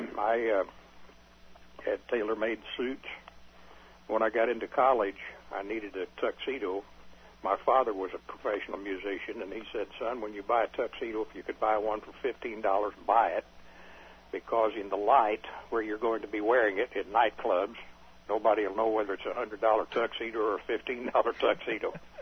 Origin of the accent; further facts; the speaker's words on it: Metropolis, Illinois, United States; I was born and reared in Metropolis, Illinois, which is down on almost the southern tip of the state.